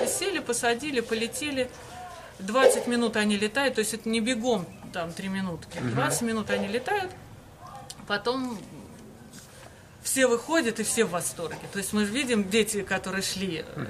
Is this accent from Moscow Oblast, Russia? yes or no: yes; Khimki, Moscow Oblast, Russia; moved away; Нет, я всегда родилась в Химках.